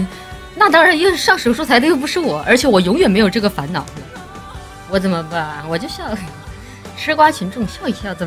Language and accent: Chinese; Chongqing, China; 我生活在南方地区，我是重庆人，我们那边不怎么吃玉米。